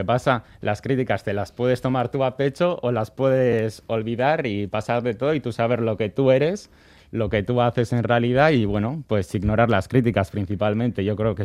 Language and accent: Spanish; Bermeo, Basque Country, Spain; yo soy de Bermeo y no he podido salir de allí